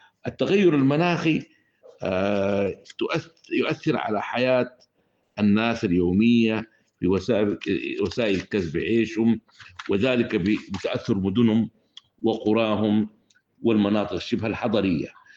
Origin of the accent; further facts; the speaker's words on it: Sudan; قضايا تهم بلادنا السودان،